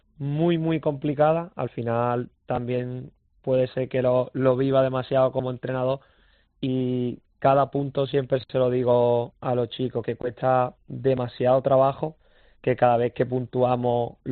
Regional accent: Málaga, Andalusia, Spain; Yo soy de Nueva Málaga

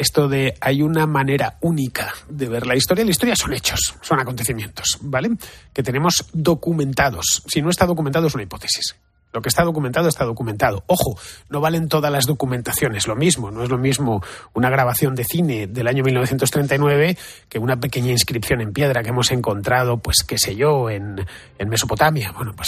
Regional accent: Madrid, Community of Madrid, Spain; Yo soy hijo, nieto, bisnieto, tataranieto de madrileños. Soy madrileño desde que se inventó la cosa. Entonces, bueno, pues no tengo pueblo.

